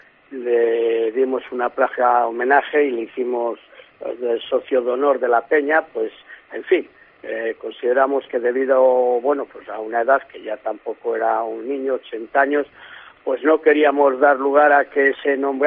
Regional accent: Valle de Cerrato, Castile and León, Spain; yo soy del pueblo de Isacio, de Valle de Cerrato

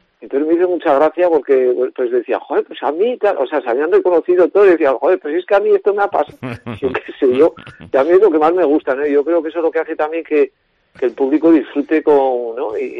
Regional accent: Tudela, Navarre, Spain; es mi pueblo, yo soy de Tudela.

